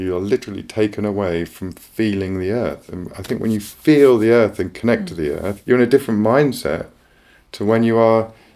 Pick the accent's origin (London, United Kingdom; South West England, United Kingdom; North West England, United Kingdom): South West England, United Kingdom; Glastonbury; I come from Somerset and I grew up in the eastern gate of Avalon, literally Glastonbury and those beautiful marshes out the back of Glastonbury. But I now live on the southern gate of Avalon.